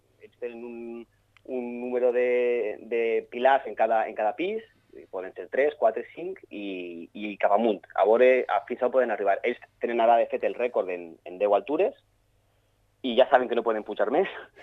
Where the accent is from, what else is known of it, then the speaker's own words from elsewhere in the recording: Alicante, Valencian Community, Spain; Sí, som d'Alacant, però de veres d'Alacant, sí, de veres d'Alacant, parlem valencià, en sèrio